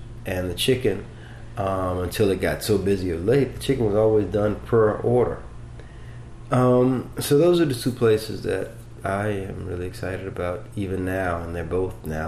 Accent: Louisiana, United States; which irks me because, you know, I'm from Louisiana, so we got our rivalry.

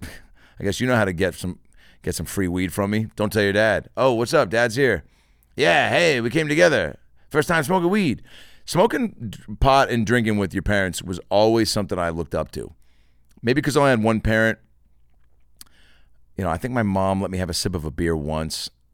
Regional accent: Lake Forest Park, Washington, United States; who I grew up with in Seattle, in Lake Forest Park, the Tompkins family, legendary family.

